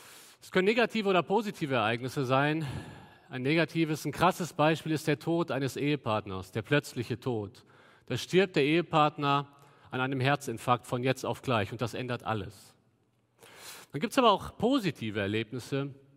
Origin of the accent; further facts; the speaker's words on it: Cologne, North Rhine-Westphalia, Germany; Da sagen wir als Kölner, ist ja nett.